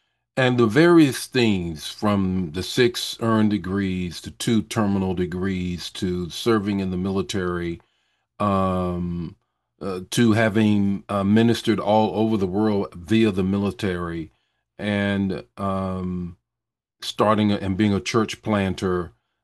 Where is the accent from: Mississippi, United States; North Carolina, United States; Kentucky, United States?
North Carolina, United States; Goldsboro; I'm from Goldsboro, North Carolina. That's God's country there.